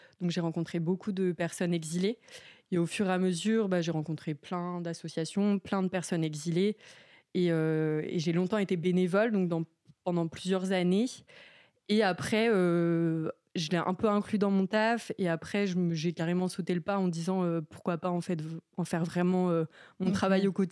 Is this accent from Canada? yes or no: no; Joncherie-sur-Suippes, Grand Est, France; J'ai grandi, donc pour l'ordre, j'ai grandi en Champagne-Ardenne, dans un petit village qui s'appelle Joncherie-sur-Suippes, de 200 habitants.